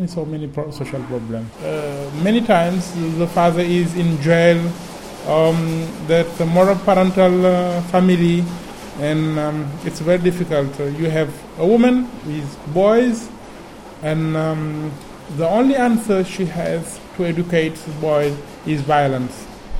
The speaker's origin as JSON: {"language": "English", "region": "Dakar", "country": "Senegal", "moved": "yes", "lives_now": "Palermo, Italy", "said": "I'm from Senegal. I was born 40 years ago in Dakar, in Senegal. And now I'm living in Palermo, in Italy."}